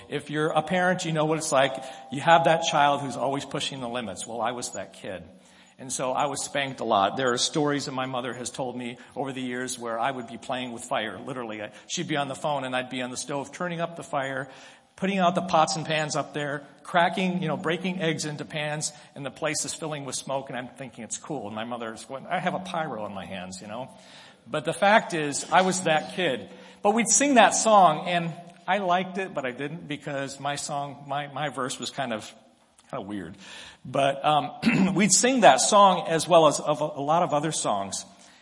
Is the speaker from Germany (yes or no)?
no; Tokyo, Japan; I grew up in Japan. I was born on a southern island in Japan. I'm not Japanese. I have a U.S. passport. But I spent almost all of my formative years in Tokyo, Japan.